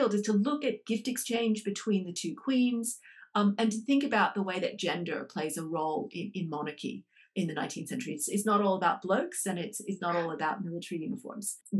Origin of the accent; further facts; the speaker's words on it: Hawaii, United States; I went to high school in Hawaii. Oh. And growing up in Hawaii, we took Hawaiian history in sixth grade.